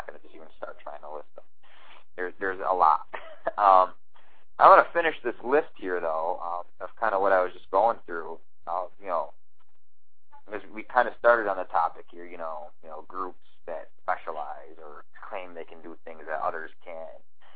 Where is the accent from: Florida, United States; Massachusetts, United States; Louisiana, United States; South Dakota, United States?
Massachusetts, United States; You know, I'm from Massachusetts. So there's books called Haunted Massachusetts